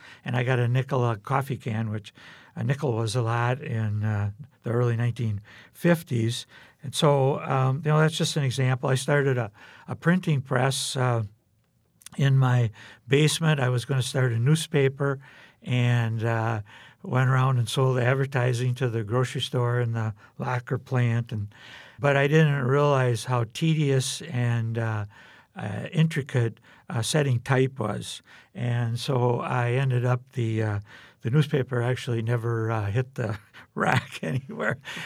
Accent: Freedom, Wisconsin, United States; I grew up in Freedom, which is a small town up in northeastern Wisconsin, population a few hundred, so everyone knew everyone.

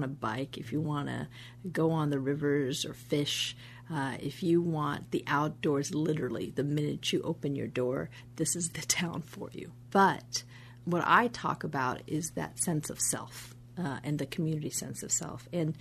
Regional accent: Alaska, United States; They knew that I grew up in Alaska.

